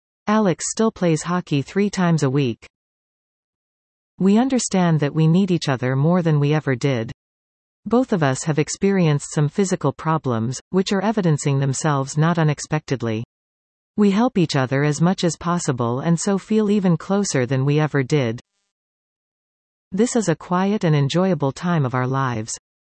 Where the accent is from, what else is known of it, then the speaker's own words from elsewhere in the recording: Hulst, Zeeland, Netherlands; My extended family is always most welcoming, and we never need to worry about accommodations in my hometown of Hulst.